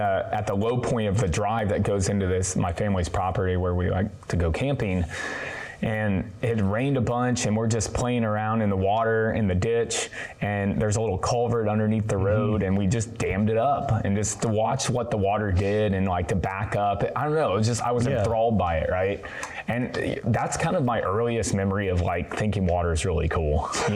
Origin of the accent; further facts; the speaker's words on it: Indiana, United States; I grew up in Indiana, and my family has a big farm in southern Indiana